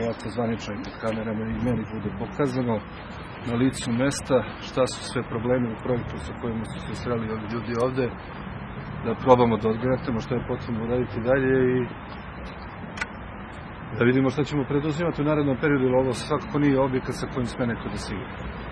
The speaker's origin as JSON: {"language": "Serbian", "town": "Kragujevac", "region": "Šumadija", "country": "Serbia", "said": "Jako mi je važno kao Kragujevčanin, čije deca treba da žive u ovom gradu"}